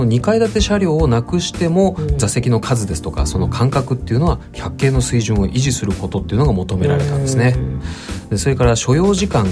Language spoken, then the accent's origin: Japanese; Fukuoka, Japan; 僕の出身地の福岡なんていうのはやっぱ新幹線をよく使うエリアですからね